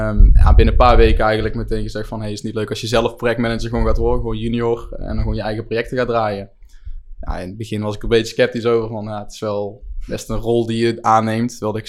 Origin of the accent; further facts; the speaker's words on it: Schijndel, North Brabant, Netherlands; also born or lived in 's-Hertogenbosch; ben geboren in Den Bosch. Alleen eigenlijk, mijn ouders komen wel uit die buurt. Mijn moeder komt uit Schijndel. Dus eigenlijk zijn we gewoon logischweg daar gaan wonen. En sindsdien eigenlijk altijd opgegroeid geweest. Het is voor deze kant van Brabant een beetje een gehucht.